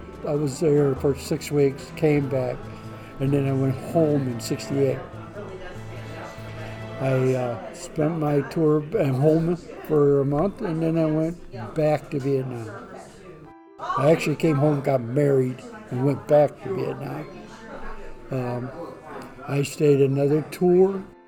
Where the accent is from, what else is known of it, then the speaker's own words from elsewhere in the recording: Michigan, United States; I'm originally from Michigan.